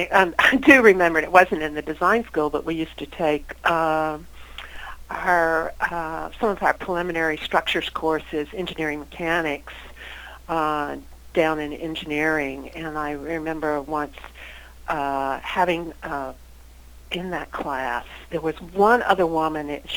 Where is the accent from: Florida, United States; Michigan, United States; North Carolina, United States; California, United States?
North Carolina, United States; Sanford; Well, I was raised in Sanford